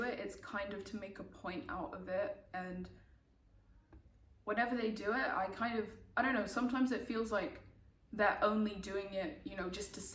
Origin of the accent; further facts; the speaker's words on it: Gambia; they're like, oh, I'm from Gambia. I'm like, oh, me too.